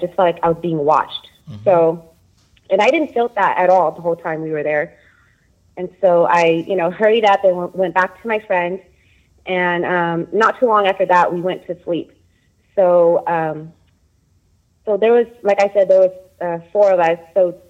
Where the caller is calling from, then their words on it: California, United States; I'm calling from California.